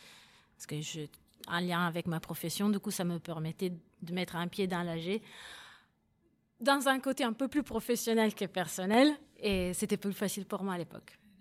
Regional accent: Italy; now in France; Moi, je suis italienne et en Italie, ça n'aurait été pas possible.

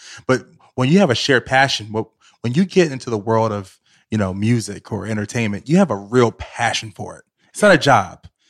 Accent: Richmond, Virginia, United States; also born or lived in New York City; growing up as a kid, I grew up in Richmond, Virginia, and New York City

